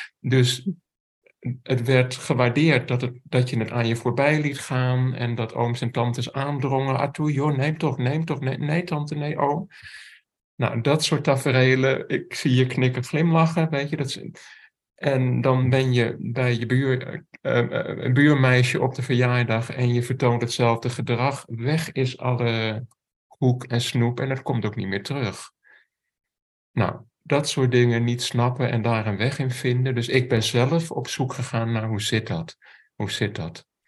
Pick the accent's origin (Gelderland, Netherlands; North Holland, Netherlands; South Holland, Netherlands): North Holland, Netherlands; Amsterdam; zoals waar ik ben opgegroeid, op scholen en Amsterdam-West